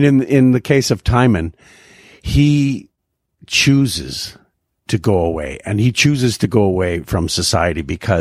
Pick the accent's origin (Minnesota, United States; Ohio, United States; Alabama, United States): Minnesota, United States; Minneapolis; moved away as an adult; now in Canada; I came from Minneapolis. That's where I was born and I grew up. But I came to Canada to learn how to do Shakespeare